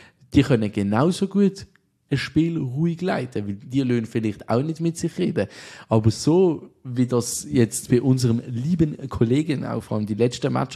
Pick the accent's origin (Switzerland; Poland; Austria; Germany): Switzerland; Als Schweizer